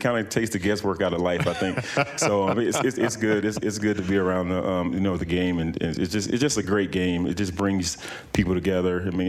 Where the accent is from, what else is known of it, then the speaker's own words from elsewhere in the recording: Lyons, Georgia, United States; South Georgia, Lyons, Georgia, about 5,000 people there. But we've had three or four individuals from my hometown go to the NFL